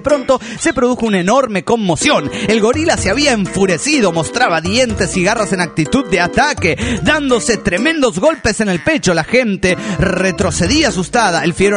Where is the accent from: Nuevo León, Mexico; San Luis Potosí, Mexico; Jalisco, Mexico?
Nuevo León, Mexico; Monterrey; de Monterrey, Nuevo León, México.